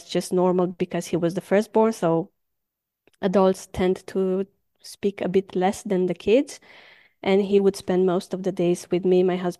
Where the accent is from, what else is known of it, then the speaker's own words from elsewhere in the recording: Romania; first language Romanian; English is a second language; So yeah, I grew up in Romania. So Romanian is my mother tongue, actually. And I do speak Spanish